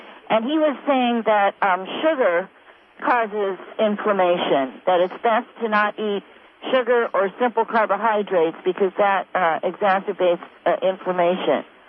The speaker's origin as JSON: {"language": "English", "town": "Sewellsville", "region": "California", "country": "United States", "said": "Yes, I'm from Sewellsville here in Southern Humboldt."}